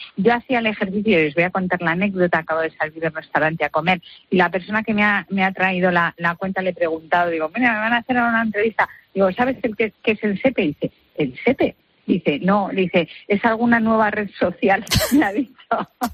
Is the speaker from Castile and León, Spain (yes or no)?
yes; Palencia, Castile and León, Spain; yo que soy de provincias, de Palencia, con P